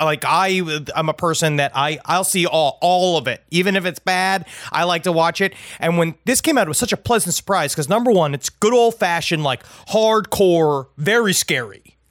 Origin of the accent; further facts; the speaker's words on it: New York, United States; Number one, because I'm from New York, so I don't like when strangers speak to me.